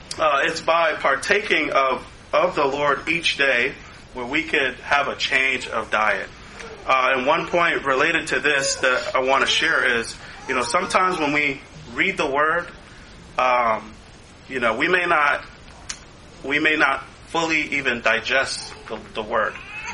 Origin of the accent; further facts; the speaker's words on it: United States; You know, what I would eat is just American food. I grew up here in America.